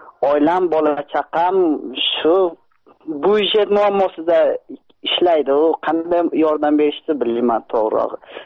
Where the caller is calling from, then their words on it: Saint Petersburg, Russia; Sankt-Peterburgdan telefon qilyapman.